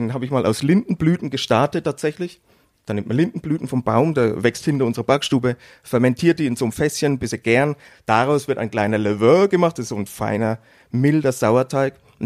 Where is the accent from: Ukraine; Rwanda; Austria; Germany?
Germany; Bavaria; accent: Franconian; Ich komme aus Bayern, aber das hört man vielleicht auch ein bisschen so fränkisch, Franke, ne?